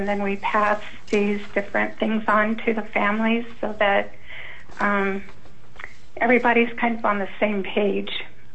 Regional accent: Kodiak, Alaska, United States; now in Washington, United States; I am originally from Kodiak, temporarily in Washington.

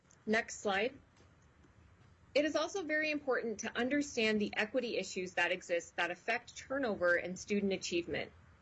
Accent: Anchorage, Alaska, United States; I was born and raised in Anchorage and have served for 12 years in rural Alaska.

